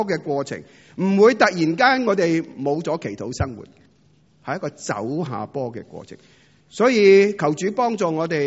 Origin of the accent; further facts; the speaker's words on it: Hong Kong; 大家都知道我哋香港人特别忙碌系嘛